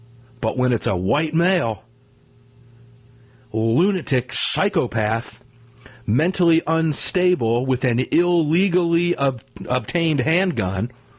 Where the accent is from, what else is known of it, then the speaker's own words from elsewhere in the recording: Tampa, Florida, United States; this program will be coming to those of you down in my hometown of Tampa, Florida, and the Sarasota area.